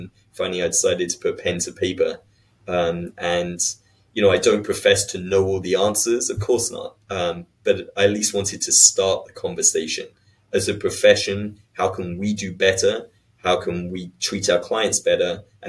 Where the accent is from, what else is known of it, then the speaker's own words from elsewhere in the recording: England, United Kingdom; now in United States; So, the reason I'm a litigator in California is actually the TV show LA Law. So I was growing up in England.